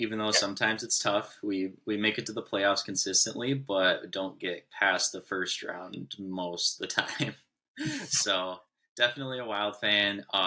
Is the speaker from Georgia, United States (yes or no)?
no; Minnesota, United States; I grew up in Minnesota, but in a small town in southern Minnesota. So after college, moved up to the cities.